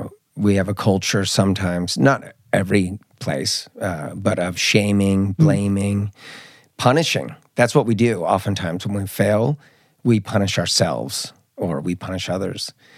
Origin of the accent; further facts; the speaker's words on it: Marin County, California, United States; I grew up in the environment where I grew up in the Bay Area. I grew up in Marin County, which is a lot of high achievers, you know, a lot of success.